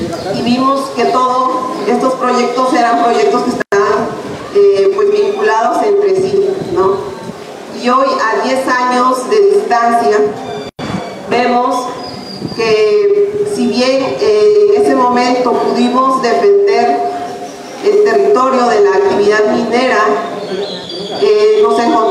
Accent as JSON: {"language": "Spanish", "town": "Ciudad Ixtepec", "region": "Oaxaca", "country": "Mexico", "said": "soy de Ciudad Ixtepec. Es un municipio que está como a 12, 13 kilómetros de distancia de donde nos encontramos ahora."}